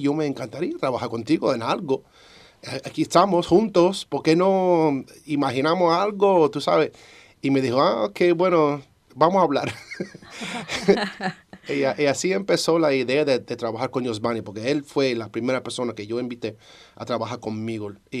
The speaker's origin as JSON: {"language": "Spanish", "country": "Cuba", "said": "Y no me identifico como afrocubano, por ejemplo. Muchos dicen que yo soy cubano, ¿y qué? Eso es todo. Aunque yo tengo piel, tú sabes, moreno"}